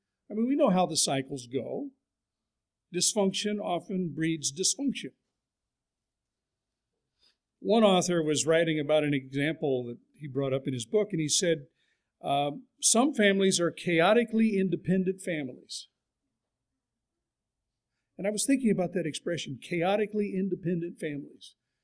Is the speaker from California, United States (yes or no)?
yes; Pasadena, California, United States; It was a church community. I grew up in Pasadena, California. There were a lot of people there in the church.